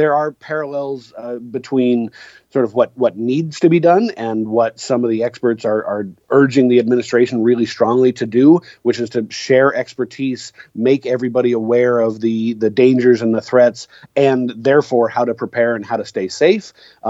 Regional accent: Seattle, Washington, United States; Give you an example, my hometown of Seattle, there are 337 confirmed cases in Washington State as of yesterday.

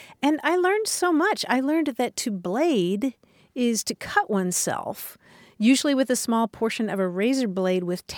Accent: Kentucky, United States; Well, when I grew up in Kentucky, certainly Sloppy Joes were that.

